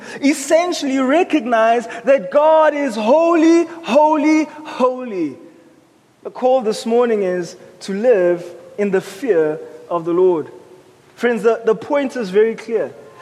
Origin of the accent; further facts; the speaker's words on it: Johannesburg, Gauteng, South Africa; Growing up in Hillbrow, my mom was very intentional to ensure that three things don't happen to us.